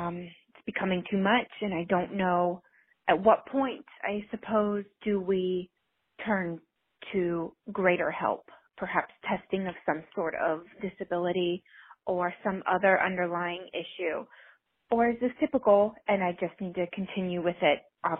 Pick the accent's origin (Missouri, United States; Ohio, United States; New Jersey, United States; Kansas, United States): Ohio, United States; I'm from Ohio, and I have a 5.5-year-old daughter who is tricky.